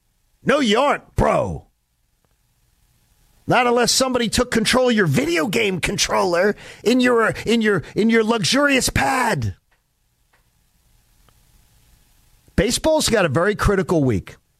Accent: Broomall, Pennsylvania, United States; We had the numbers from my home state in Pennsylvania the other day, and it's the street I grew up on in Broomall, Pennsylvania has a senior home

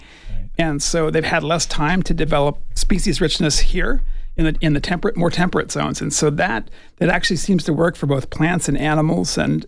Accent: Colorado, United States; Okay, so I grew up in Colorado, and I got my undergraduate degree at the University of Kansas

